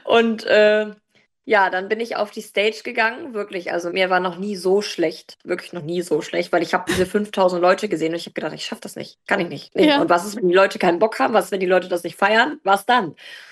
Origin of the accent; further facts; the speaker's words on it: Stade, Lower Saxony, Germany; Also ich komme aus Stade